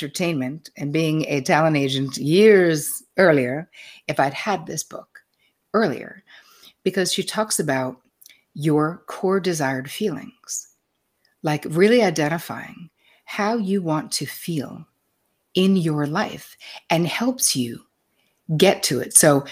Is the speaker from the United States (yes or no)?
yes; New York, United States; And I'm a New Yorker, so of course I think it's great.